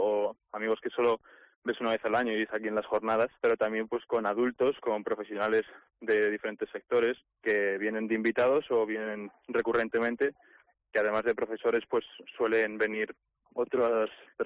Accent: Fuenlabrada, Community of Madrid, Spain; Pues soy de Madrid, de Fuenlabrada.

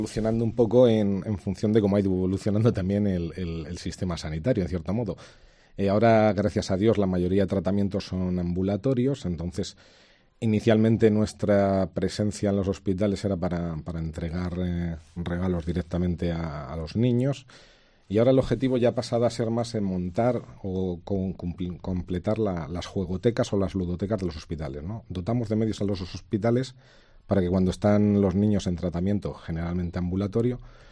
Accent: Segovia, Castile and León, Spain; Sí, sí, los seis somos de Segovia.

